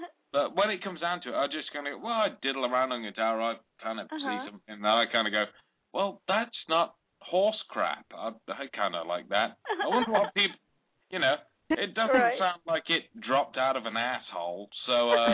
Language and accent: English; England, United Kingdom; No, I'm from England, I'm not from Australia.